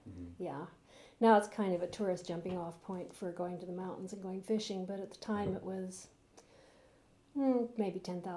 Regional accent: Redding, California, United States; born there; I was born in 1936 in Redding, California.

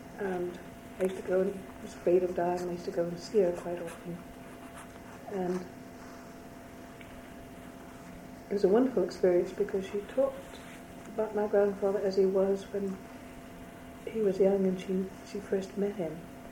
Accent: Philadelphia, Pennsylvania, United States; born there; I was born in Philadelphia for a very odd reason.

